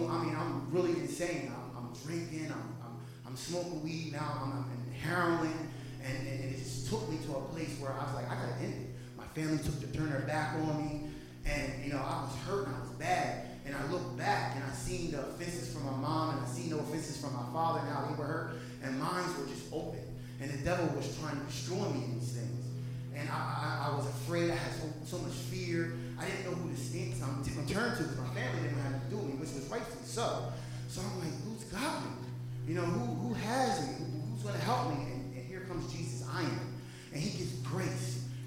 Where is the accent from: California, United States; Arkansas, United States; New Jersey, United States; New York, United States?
New Jersey, United States; I'm from New Jersey. I'm 45 years old, and I started drinking when I was 16.